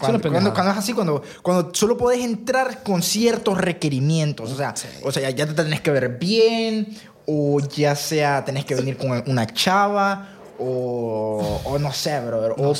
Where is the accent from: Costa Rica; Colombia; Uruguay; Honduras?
Honduras; Y soy hondureño y lo digo, bro. Hablamos feo. No me gusta cómo hablamos.